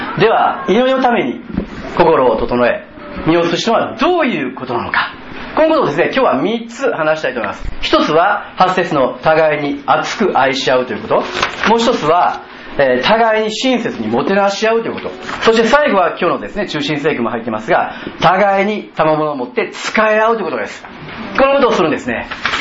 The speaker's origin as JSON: {"language": "Japanese", "region": "Kyoto", "country": "Japan", "said": "私生粋の京都人なんで"}